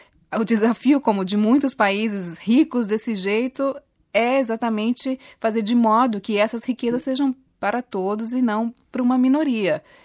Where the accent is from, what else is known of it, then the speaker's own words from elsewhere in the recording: Brazil; Eu sou brasileira